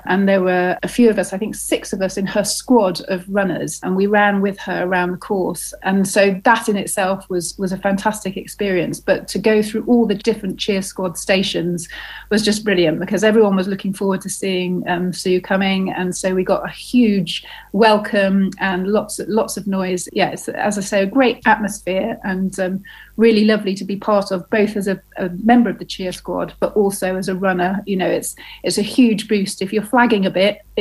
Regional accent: Oxford, South East England, United Kingdom; I did the official virtual London Marathon around my hometown of Oxford.

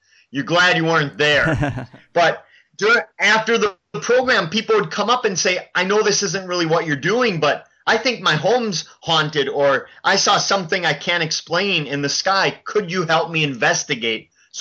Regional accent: Wisconsin, United States; Yeah, I grew up in Wisconsin, which has three UFO capitals of the world, three different cities, and I grew up near one of those called Elmwood.

